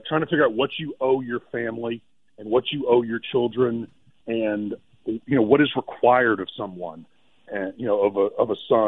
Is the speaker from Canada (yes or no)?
no; Clarksdale, Mississippi, United States; I mean, I grew up in Clarksdale, Mississippi, and that place is a big part of this story